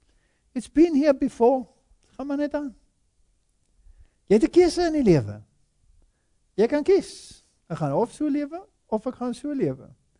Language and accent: Afrikaans; Germany; Is baie swaar vir my om dit te erken as 'n Duitser, maar ek moet sê, die Duitsers het hulle gedruk.